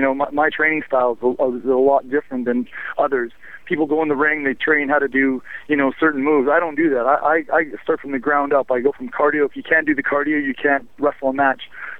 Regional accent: St. Catharines, Ontario, Canada; Yeah, absolutely. I'm from St. Catharines, Ontario, originally

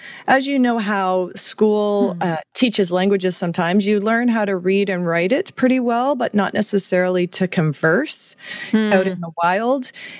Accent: Ontario, Canada; I am a Canadian born and raised, so spent 30 years of my life in Canada, in Ontario.

